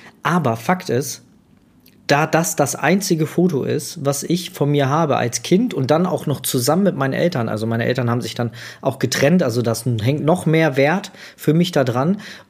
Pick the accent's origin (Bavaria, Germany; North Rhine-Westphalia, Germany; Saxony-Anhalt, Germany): Saxony-Anhalt, Germany; Magdeburg; born there; aber ich wurde in Magdeburg geboren und das war damals noch in der DDR, ne? Also der östliche Teil von Deutschland